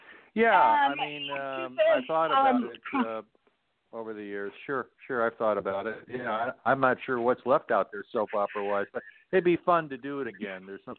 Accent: Toronto, Ontario, Canada; because I'm from Toronto

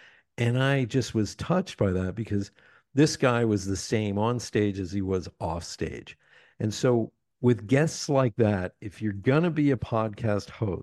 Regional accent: Pennsylvania, United States; also born or lived in New York City; because I'm from Pennsylvania, but I lived most of my adult life in New York City.

